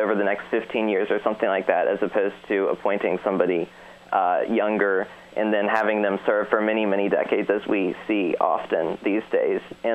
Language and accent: English; Richmond, Virginia, United States; I'm from Richmond, Virginia.